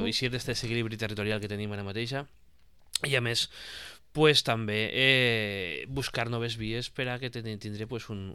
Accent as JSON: {"language": "Catalan", "town": "Benicàssim", "region": "Valencian Community", "country": "Spain", "said": "jo soc de Benicàssim i gent de la moda, jo tinc 42 anys ara mateixa"}